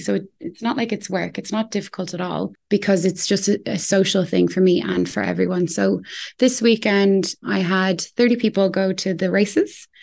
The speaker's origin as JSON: {"language": "English", "country": "Ireland", "said": "because I'm a girl and I'm from Ireland"}